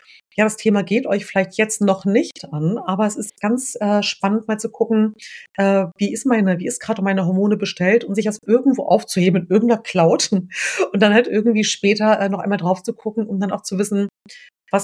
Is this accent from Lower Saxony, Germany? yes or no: yes; Lower Saxony, Germany; Ich komme selbst aus der Nähe von Hannover, aus einem Vorort.